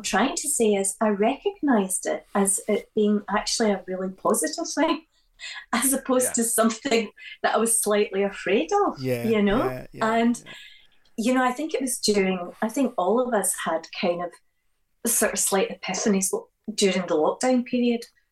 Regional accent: Glasgow, Scotland, United Kingdom; And it's just that thing also of growing up in Glasgow and seeing people that you really identify with on shows like Top of the Pops and Old Gravy Whistle Test

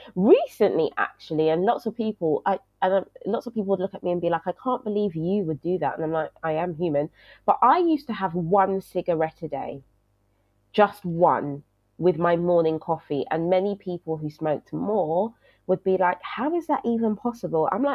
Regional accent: Brixton, London, United Kingdom; I grew up in Brixton, South London

